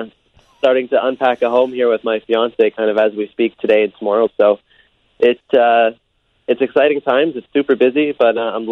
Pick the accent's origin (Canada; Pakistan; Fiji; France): Canada; You know, as a Canadian kid, you know, I grew up watching IndyCar very closely.